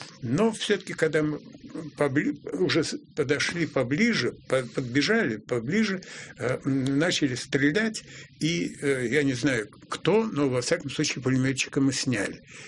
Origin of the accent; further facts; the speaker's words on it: Volga region, Russia; Ну, я волжанин сам, и поэтому для меня вода – это, в общем, родная стихия.